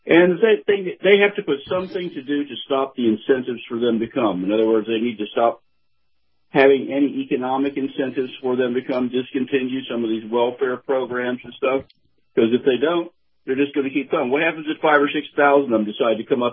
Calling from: Tampa, Florida, United States; This is a … from Tampa, Florida.

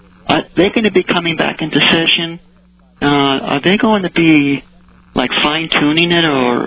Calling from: Arizona, United States; I'm from Arizona.

